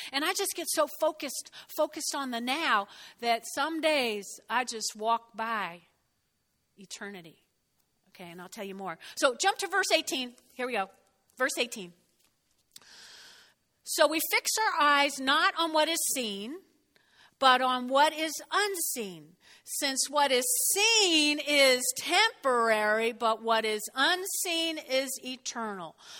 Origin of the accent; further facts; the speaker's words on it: Teaneck, New Jersey, United States; I grew up in North Jersey and Teaneck, and we lived on a big street.